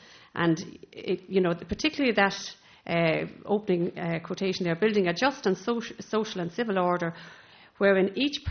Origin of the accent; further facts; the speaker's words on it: Dunmore, Connacht, Ireland; When I was growing up in Galway in the 1960s in a place called Dunmore